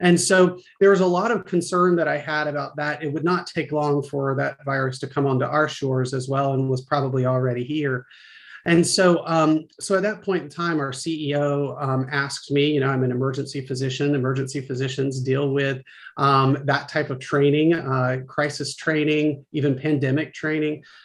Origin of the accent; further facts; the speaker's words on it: North Carolina, United States; I'm from Eastern North Carolina. I grew up the beach, going to out on the water on Saturdays with my dad in a flat bottom